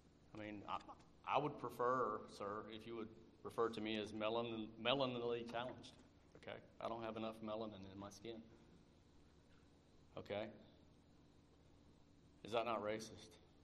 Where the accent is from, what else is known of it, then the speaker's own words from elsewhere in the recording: Ireland; I'm Irish. I don't really go around doing Irish things.